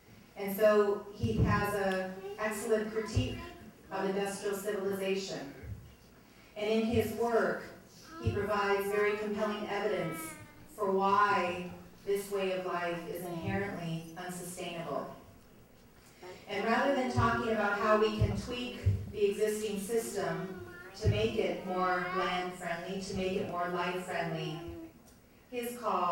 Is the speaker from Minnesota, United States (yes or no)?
yes; Minnesota, United States; now in Victoria, Canada; I'm a Dakota from the Upper Sioux Reservation located in southwestern Minnesota, but currently I'm on faculty in the Indigenous Governance Program here at the University of Victoria.